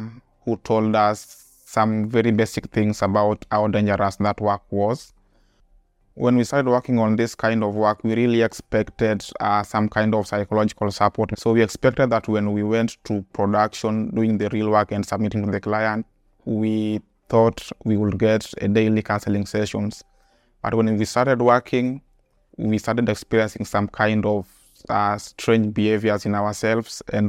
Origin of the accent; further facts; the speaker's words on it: Nairobi, Kenya; I'm a Kenyan. I live here in Nairobi.